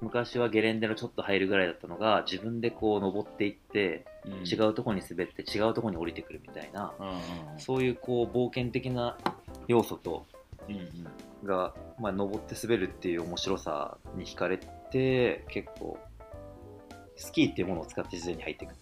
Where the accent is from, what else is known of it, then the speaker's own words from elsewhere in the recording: Sapporo, Hokkaido, Japan; 原体験としては僕地元札幌なんですけど